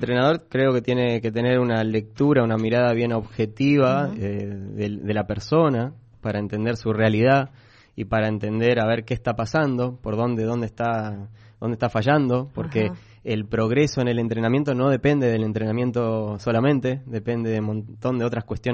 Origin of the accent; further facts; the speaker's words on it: Buenos Aires, Argentina; now in San Rafael, Argentina; Sí, porque yo soy de Buenos Aires, entonces, bueno, es algo que suelo extrañar.